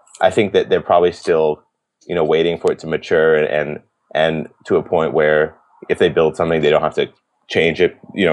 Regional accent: Lexington, Massachusetts, United States; So I grew up around Boston in a place called Lexington, Massachusetts, and I went to school at MIT, studied computer science there

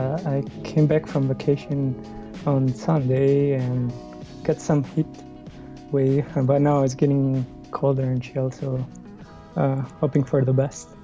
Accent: Sicily, Italy; English is a second language; I'm Italian, and I grew up in Sicily, and in a small town, right?

